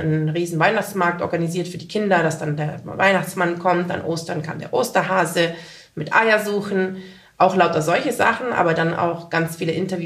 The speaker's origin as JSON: {"language": "German", "region": "Bavaria", "country": "Germany", "said": "Ich habe mal versucht, in Dubai zu leben. Aber ich bin sehr europäisch und ich komme ja aus dem Allgäu. Da ist das die Natur und der Wald und das Grüne. Und ich liebe jetzt meinen Bauernhof."}